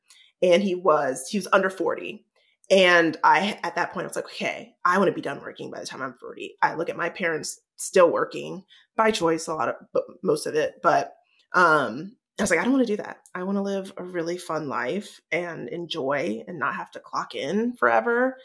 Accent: Virginia, United States; now in North Carolina, United States; I had wanted to purchase right when I moved down to North Carolina. I'm from Virginia originally

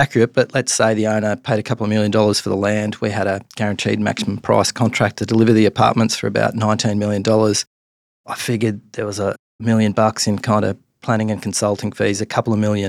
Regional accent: Gladstone, Queensland, Australia; Born and raised in Gladstone in central Queensland, certainly at that time, anywhere, you know, north of Gympie was considered regional. Gladstone was definitely regional.

